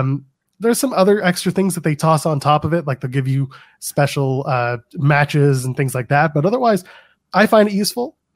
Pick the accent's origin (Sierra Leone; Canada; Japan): Canada; So I'm Canadian. I don't have cable.